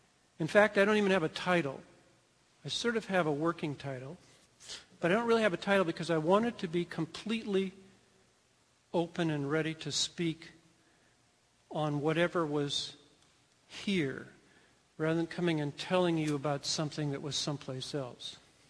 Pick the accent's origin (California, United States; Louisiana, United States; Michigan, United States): California, United States; Now, Jim just said that, but I'm the expert because I'm from California.